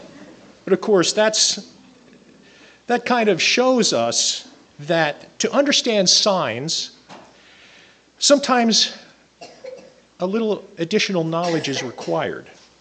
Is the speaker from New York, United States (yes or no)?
no; Pennsylvania, United States; because I'm from Pennsylvania, where we know how to put arrows indicating straight on our signs.